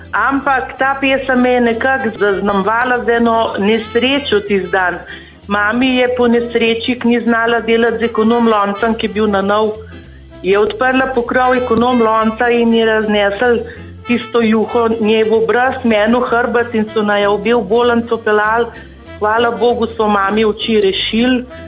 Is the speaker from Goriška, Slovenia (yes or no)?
no; Upper Carniola, Slovenia; now in Hrastnik, Slovenia; iz gor nad Hrastnikom, prihajam pa iz Gorenjske v ta lep kraj.